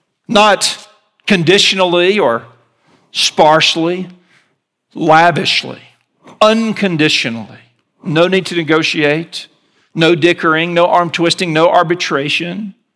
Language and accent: English; the South, United States; Look, I'm from the South, okay? Southerners have perfected the art of the inauthentic invitation.